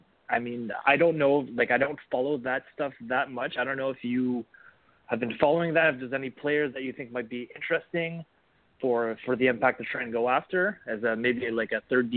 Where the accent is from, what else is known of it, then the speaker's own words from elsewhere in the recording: Canada; But when it comes to national, I think, you know, being Canadian, we're in a kind of a particular situation